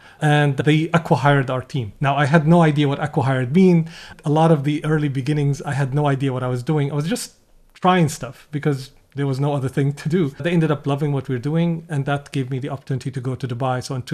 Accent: Syria; English is a second language; But then after that, while growing up in Syria, was kind of, you could live a great life.

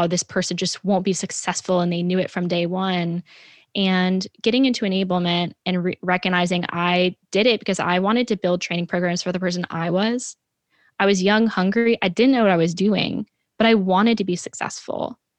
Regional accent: New York City, New York, United States; Not everyone comes in and is super aggressive and ambitious and direct like I am, being a New Yorker and American now.

